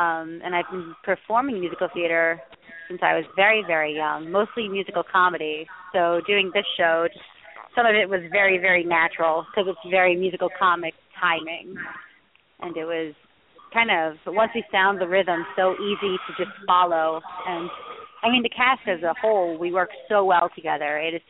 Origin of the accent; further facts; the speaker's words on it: Queens, New York, United States; Yes, I come from Queens.